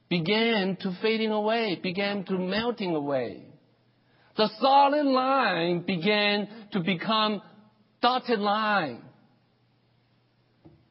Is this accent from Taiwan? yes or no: yes; Taiwan; first language Chinese; English is a second language; Well, I grew up in Taiwan. My native language is Chinese.